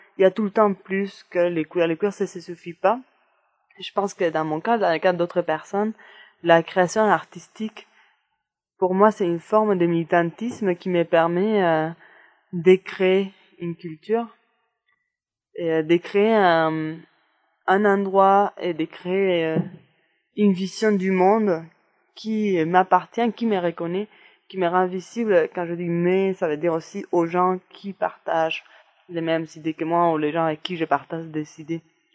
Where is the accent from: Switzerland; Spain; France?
Spain; Andalusia; French is a second language; now in Montréal, Canada; Et je viens du sud de l'Espagne, mais j'habite maintenant à Montréal. Je suis une militante queer